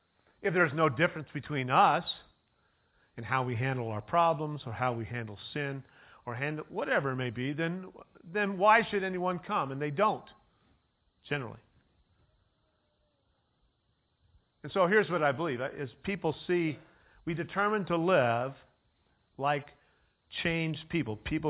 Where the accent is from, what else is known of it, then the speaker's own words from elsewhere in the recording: Ukiah, California, United States; I grew up in Ukiah in the city of 10,000 Buddhas.